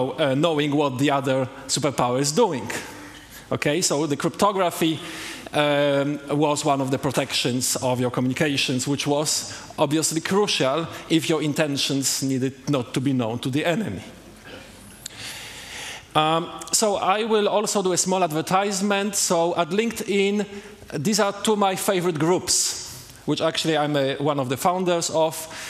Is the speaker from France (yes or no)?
yes; France; also born or lived in Poland; So I am from France. However, I was born in Poland